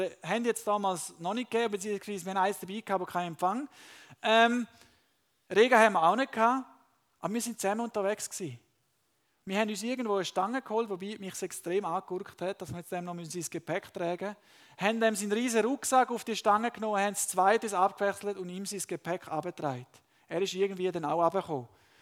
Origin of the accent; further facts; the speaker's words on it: Panama; Es gibt einen Ort in Panama, dort wo ich aufgewachsen bin, hat es in der Nähe einen Vulkan gehabt.